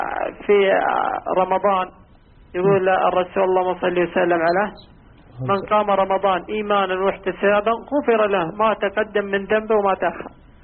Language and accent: Arabic; Taif, Makkah Province, Saudi Arabia; أنا من الطائف.